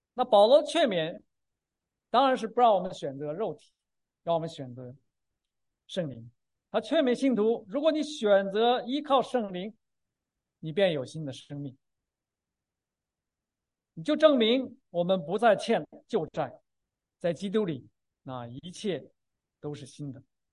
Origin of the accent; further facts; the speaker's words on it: China; 尤其是我们中国人更不愿意谈到死的问题。